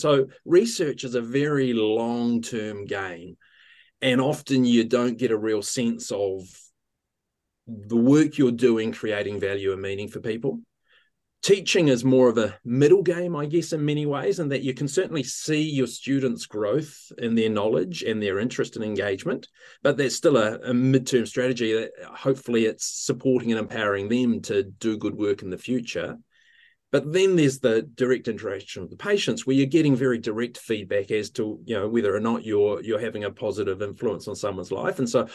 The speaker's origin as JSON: {"language": "English", "town": "Ohakune", "region": "Manawatū-Whanganui", "country": "New Zealand", "tie": "born or raised there", "also_born_or_lived": "Wellington", "said": "I'm from Wellington in New Zealand, but I grew up in Ohakuni in the centre of the North Island of New Zealand by the mountain Ruapehu as well."}